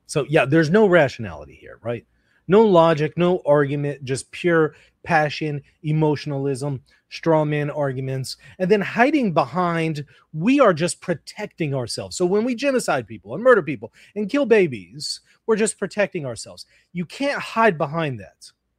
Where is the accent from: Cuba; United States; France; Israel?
Israel; I grew up in Israel. I'm the son of Christian Zionist missionaries in Jerusalem. I grew up there.